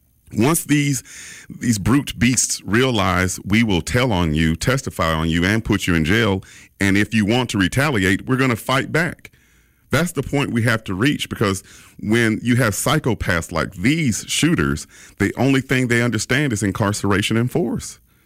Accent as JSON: {"language": "English", "town": "Mobile", "region": "Alabama", "country": "United States", "tie": "born or raised there", "said": "This is not the Mobile I grew up in 1971 in Hillsdale. We had no fear of being shot."}